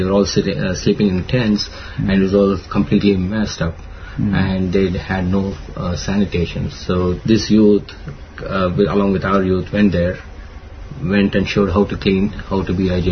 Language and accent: English; New York, United States; I am from New York.